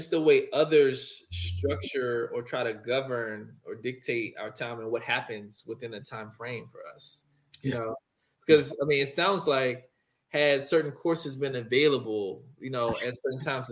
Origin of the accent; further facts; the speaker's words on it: Washington, District of Columbia, United States; Born in Washington, D.C. originally. Mm-hmm. Went to elementary school on Howard University's campus.